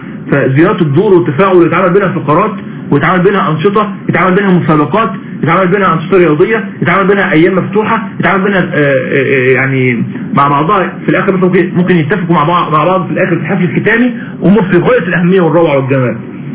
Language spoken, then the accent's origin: Arabic; Mansoura, Dakahlia, Egypt; يعني مثلا احنا من المنصورة فنطلع دمياط الجديدة